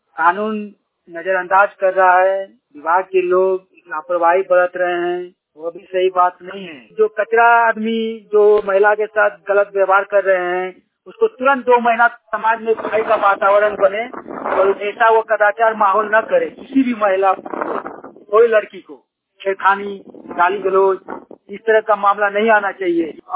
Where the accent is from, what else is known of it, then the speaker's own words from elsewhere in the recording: Kasmar, Jharkhand, India; ग्राम कसमार चट्टी, पंचायत कसमार, जिला बोकारो का रहने वाला हूँ।